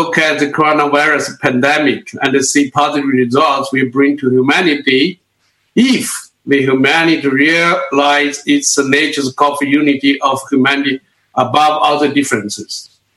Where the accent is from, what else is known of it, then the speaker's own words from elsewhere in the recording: China; English is a second language; from China.